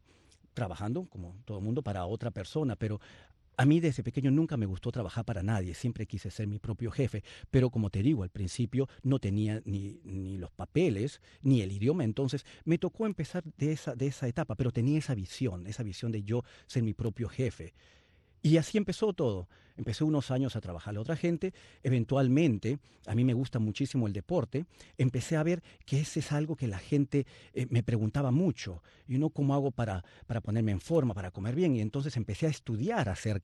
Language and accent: Spanish; Lima, Peru; now in Miami, United States; Yo originalmente soy de Perú, nací en Lima. Vine hace 27 años aquí a este país, a Miami, me quedé radicando aquí.